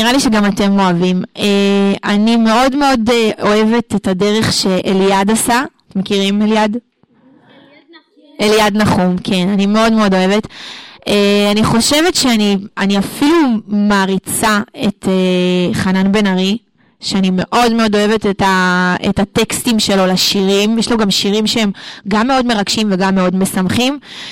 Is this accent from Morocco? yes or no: yes; Morocco; אני לא יודעת רוסית, אני מרוקאית. אני יודעת אנגלית, אני שרה בצרפתית, אני יודעת איטלקית, כאילו איטלקית קצת, ספרדית כמובן.